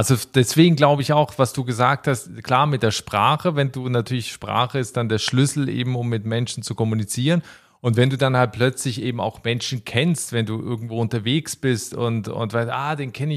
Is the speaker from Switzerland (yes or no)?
yes; Switzerland; now in Ireland; seit 20 Jahren bald nicht mehr in der Schweiz lebe. Ich weiß natürlich, ich habe noch einen Schweizer Pass, dass es meine Heimat ist.